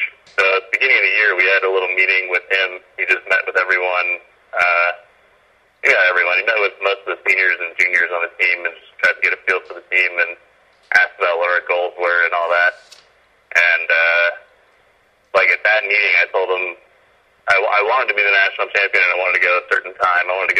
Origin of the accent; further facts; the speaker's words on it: United States; So I grew up in the States. I knew about the Estonian heritage